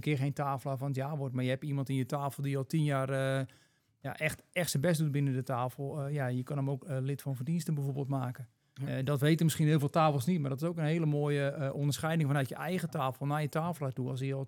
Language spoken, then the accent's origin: Dutch; North Holland, Netherlands; Je had het waarschijnlijk nog niet aan mijn accent gehoord, maar ik kom uit Noord-Holland.